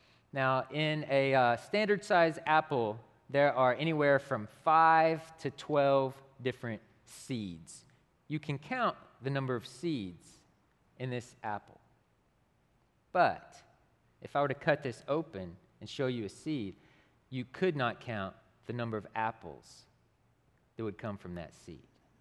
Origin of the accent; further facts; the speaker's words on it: Tishomingo, Oklahoma, United States; This is a picture of Lake Texoma, located just outside of my hometown of Tishomingo, Oklahoma, and it reaches all across southern Oklahoma and northern Texas.